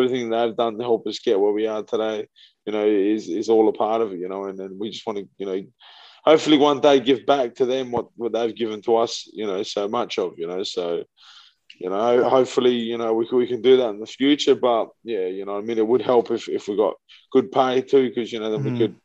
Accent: Australia; I came from Australia.

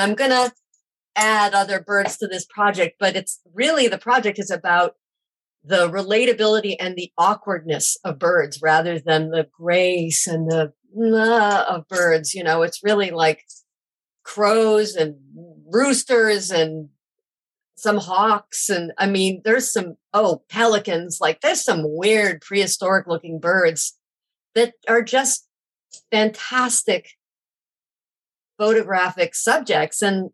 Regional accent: East Coast, United States; I'm from the East Coast, so I always have a million places to stay.

